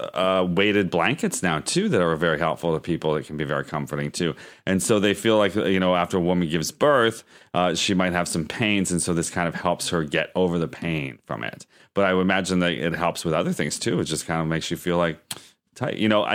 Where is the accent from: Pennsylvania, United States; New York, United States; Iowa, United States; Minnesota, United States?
Pennsylvania, United States; Now, the weird thing about this to me is I'm from Pennsylvania, actually not too far from where, you know, Punxsutawney Phil is from, the groundhog.